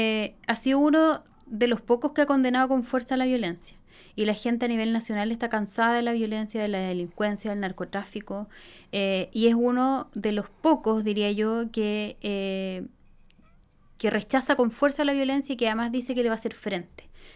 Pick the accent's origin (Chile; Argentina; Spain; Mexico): Chile; Y es ahí donde nosotros como chilenos, como ciudadanos, tenemos que ver quién nos da gobernabilidad